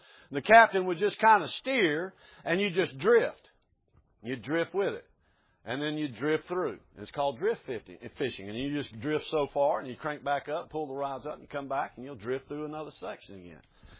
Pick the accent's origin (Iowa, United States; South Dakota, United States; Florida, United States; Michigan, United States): Florida, United States; Canal Point; Growing up where I grew up is down on Lake Okeechobee, which most of y'all know. And where I grew up is a place, a little town called Canal Point.